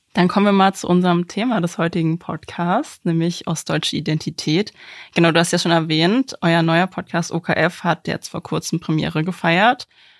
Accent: Berlin, Germany; aber ich bin auch Berlinerin

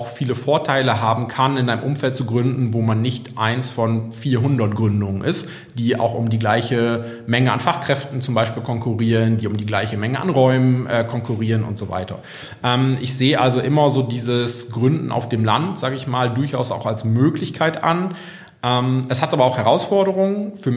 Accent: Lohne, Lower Saxony, Germany; ich persönlich hier einfach eine große lokale Bindung habe. Ich bin schon in Lohne zur Schule gegangen, bin dann zum Studieren weggegangen, ja, wie man das so kennt, Hamburg-Hannover in meinem Fall. Und dann aus so ein bisschen auf familiären Gründen wieder zurückgekommen.

